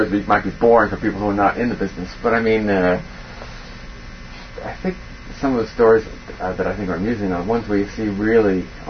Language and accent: English; New York, United States; Well, as a kid growing up in New York, the guitar was a popular instrument